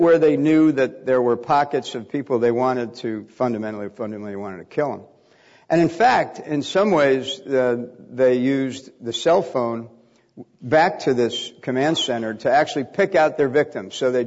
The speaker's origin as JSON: {"language": "English", "town": "Bayonne", "region": "New Jersey", "country": "United States", "tie": "born or raised there", "said": "You know, I grew up in Bayonne, New Jersey, and at the height of the Cold War, when the possibility of a nuclear exchange with the Soviet Union actually felt real."}